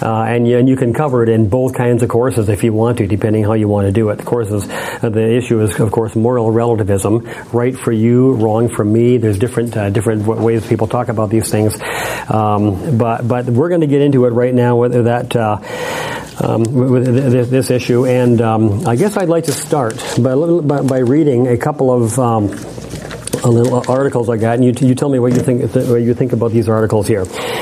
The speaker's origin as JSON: {"language": "English", "region": "Alberta", "country": "Canada", "tie": "born or raised there", "also_born_or_lived": "Milwaukee, United States", "moved": "yes", "said": "I came up from Milwaukee, although I grew up in Alberta, but I got the degree in Milwaukee, Wisconsin"}